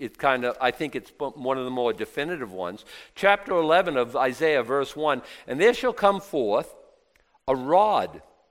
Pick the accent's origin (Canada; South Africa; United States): United States; Newport, Maine; Newport was the hub of Maine one time. I don't think it ever caught on, which I'm kind of glad. But I was thinking I'm from the hub.